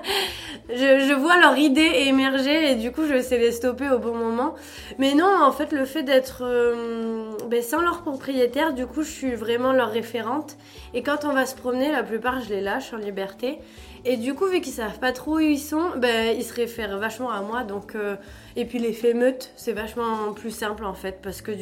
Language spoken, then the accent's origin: French; Bayonne, Nouvelle-Aquitaine, France; Tu vois, je suis née à Bayonne, donc j'ai été élevée avec le jambon de Bayonne, tu vois.